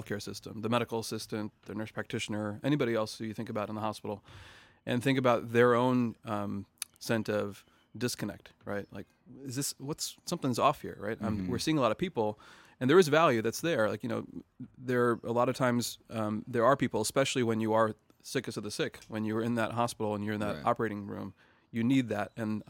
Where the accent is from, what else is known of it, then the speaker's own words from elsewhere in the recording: Queens, New York, United States; born there; I was born in 75 in Queens, New York.